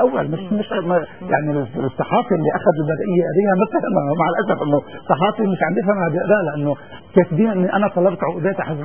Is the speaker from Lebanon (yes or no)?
yes; Lebanon; نحن في العمل نقول نحن لبنانيين الهوية، نحن ما عندنا حدا شيعي الهوية، شيعية هي مذهبنا وهذا نحتفظ فيه